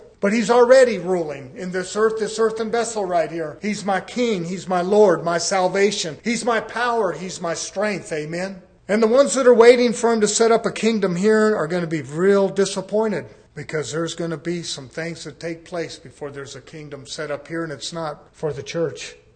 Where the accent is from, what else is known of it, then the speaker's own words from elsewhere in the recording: United States; Well, I was born in the United States. I've been raised up in the United States.